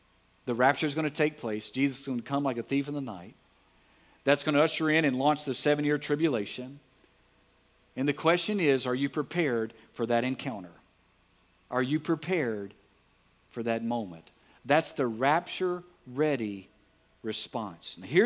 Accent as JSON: {"language": "English", "town": "Alexandria", "region": "Louisiana", "country": "United States", "tie": "born or raised there", "said": "I remember growing up in Alexandria, Louisiana."}